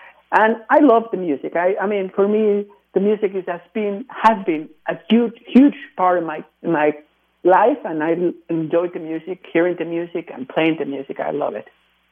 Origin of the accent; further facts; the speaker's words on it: Mexico; English is a second language; I'm from Mexico.